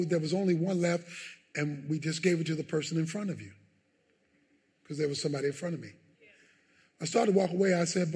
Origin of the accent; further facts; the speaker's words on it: Baltimore, Maryland, United States; When I was growing up in Baltimore, one of the ways we went swimming on Saturday was when the fire marshal came and opened up the fire hydrant.